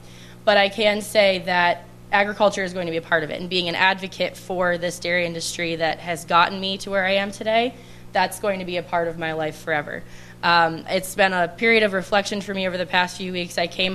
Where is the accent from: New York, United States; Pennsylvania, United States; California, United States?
New York, United States; Both of my parents grew up in St. Lawrence County, but I grew up in Saratoga County, excuse me, in eastern New York.